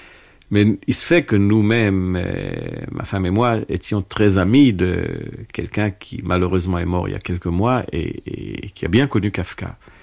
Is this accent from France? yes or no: no; Prague, Czechia; Je suis de la même ville. Je suis né à Prague.